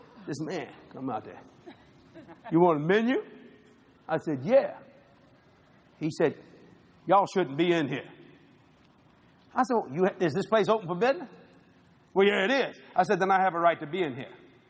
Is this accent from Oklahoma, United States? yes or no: no; New Orleans, Louisiana, United States; I said, no, I'm from New Orleans, Louisiana. Oh, you one of them Cajuns? And he called me a coon. I said, yeah, I am. Proud of it.